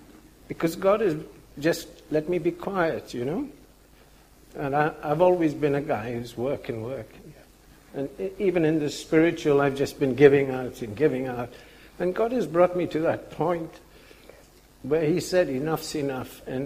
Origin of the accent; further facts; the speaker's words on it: India; I was brought up in India with don't do this, don't do that from a grandmother and everybody else.